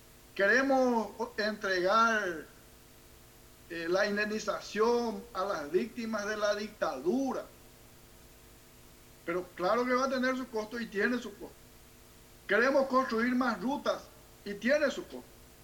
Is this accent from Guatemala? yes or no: no; Paraguay; somos el pueblo paraguayo.